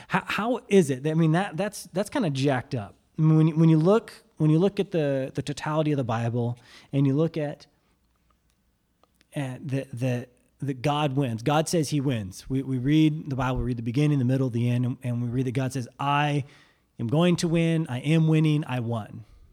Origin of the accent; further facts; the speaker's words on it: United States; I can do what I want. I'm an American.